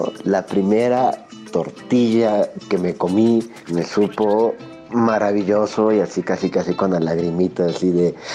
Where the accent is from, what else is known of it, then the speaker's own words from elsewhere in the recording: Mexico City, Mexico; yo soy de la Ciudad de México.